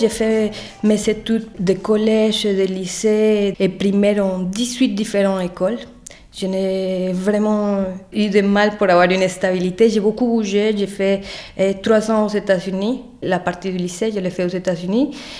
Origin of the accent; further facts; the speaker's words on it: Cali, Valle del Cauca, Colombia; French is a second language; also born or lived in Bogotá; Donc je suis née en Bogota, Colombie, en 1979. Bogota, c'est à 2635 mètres d'altitude. C'est un endroit sur la cordillère des Andes où il fait plus ou moins froid. Mais très tôt, vers 10 ans, je suis partie vivre